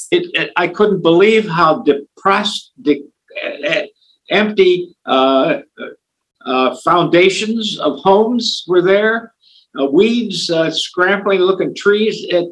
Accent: New Jersey, United States; now in Durham, United States; This is my second marriage, and I was from New Jersey, but we moved down here

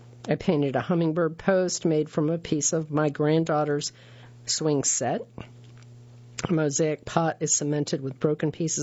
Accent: Illinois, United States; Born and raised in Illinois, the smell of soil still teases memories of carefree childhood days and my dad's hands sifting through dirt.

